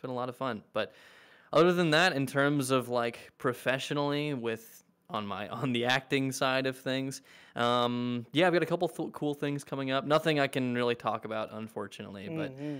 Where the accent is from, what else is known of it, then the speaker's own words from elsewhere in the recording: Georgia, United States; But because I was from Georgia and they were hiring locally for that role, I just got incredibly lucky.